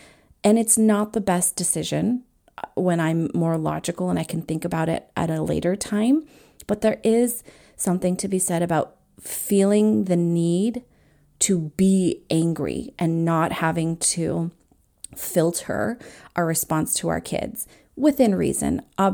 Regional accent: United States; I grew up in the United States. My mom grew up in the Philippines.

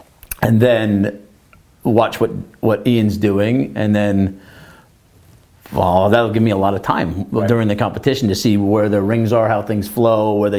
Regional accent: Canada; also born or lived in New Jersey, United States; Yeah, even though I'm Canadian. But I was born in New Jersey.

